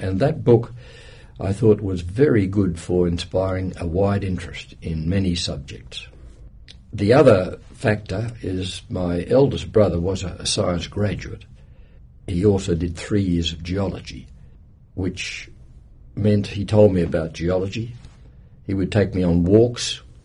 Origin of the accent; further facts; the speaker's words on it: Western Australia, Australia; born there; Well, I was born in West Australia, and my father was the local butcher.